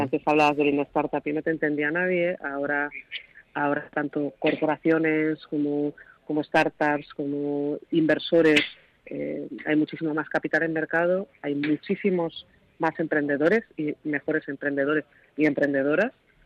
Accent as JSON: {"language": "Spanish", "town": "Madrid", "region": "Community of Madrid", "country": "Spain", "said": "yo creo que soy madrileña y adoro el sitio donde vivo. Es una ciudad muy divertida, con mucha diversidad"}